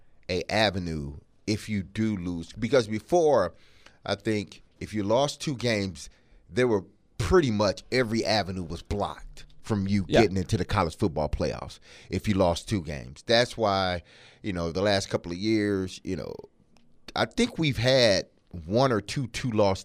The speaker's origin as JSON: {"language": "English", "region": "Midwest", "country": "United States", "said": "being a Northerner or a Midwest guy, whatever you want to call it."}